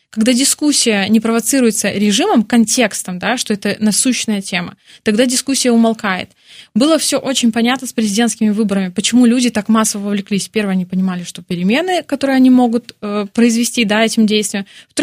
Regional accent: Belarus; А вот чего хотим мы, белорусы, ответ как будто неоднозначный.

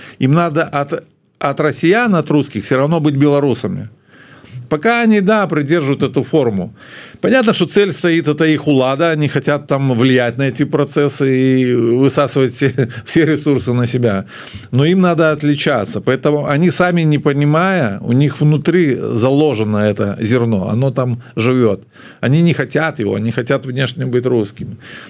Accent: Belarus; Вот я понимаю, что я белорус

